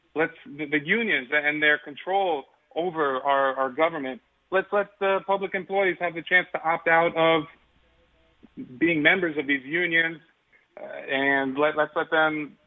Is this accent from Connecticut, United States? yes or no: yes; Greenwich, Connecticut, United States; also born or lived in Westchester County; now in Stamford, United States; I've been in Stanford the past 10 years. Before that, I grew up in Greenwich, and before that, Westchester County.